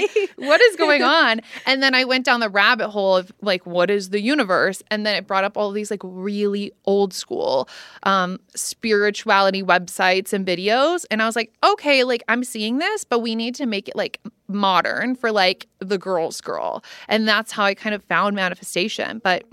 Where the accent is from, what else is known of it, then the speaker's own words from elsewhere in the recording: Nebraska, United States; now in Austin, United States; I'm originally from Nebraska, but I do not live there.